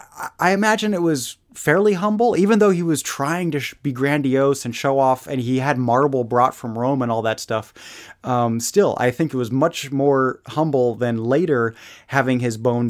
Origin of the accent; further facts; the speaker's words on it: Germany; I've seen pictures in school growing up in Germany, so it's famous in my mind.